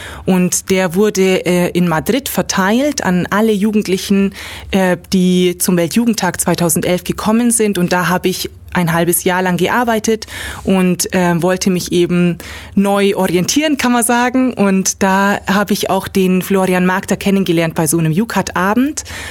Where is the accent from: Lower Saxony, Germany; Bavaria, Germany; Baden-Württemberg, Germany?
Bavaria, Germany; Kempten; ich komme aus dem Allgäu, aus Kempten.